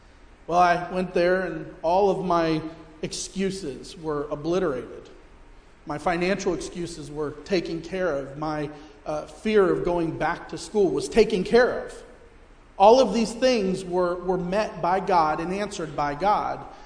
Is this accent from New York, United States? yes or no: no; Melbourne, Florida, United States; also born or lived in Springfield, Ohio; I was born in Springfield, Ohio. This will be a little ironic later on. And then I came here about a year after I was born and grew up in Melbourne, Florida.